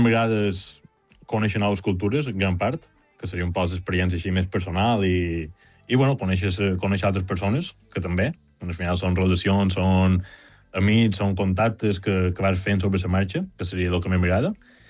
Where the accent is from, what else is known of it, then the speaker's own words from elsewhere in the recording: Porreres, Balearic Islands, Spain; De Porreres.